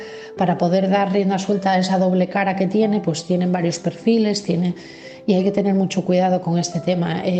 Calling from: Asturias, Spain; de Asturias y mi mensaje es para

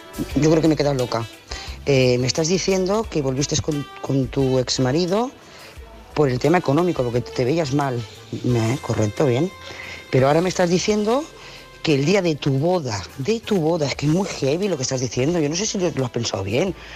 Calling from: Lloret de Mar, Catalonia, Spain; de Lloret de Mar.

